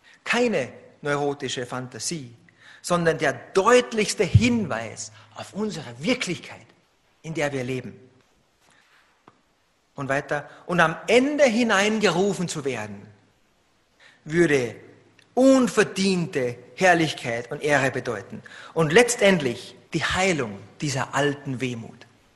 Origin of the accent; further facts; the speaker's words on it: Austria; Ich komme aus Österreich, aus den Bergen